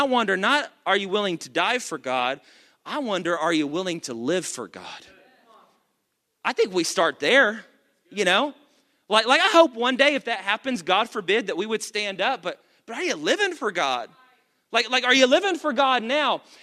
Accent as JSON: {"language": "English", "region": "the South", "country": "United States", "said": "We got people watching that are not from the South, but we're from the South"}